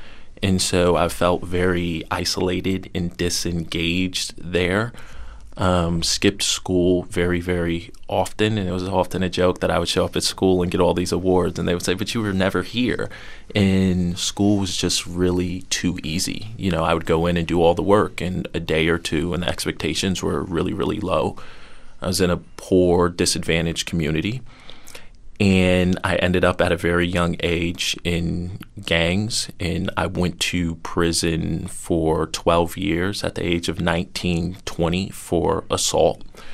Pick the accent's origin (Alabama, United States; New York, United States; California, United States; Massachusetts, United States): New York, United States; Albany; You know, I am originally from Albany, New York. I grew up in a single parent household, child of a disabled mother.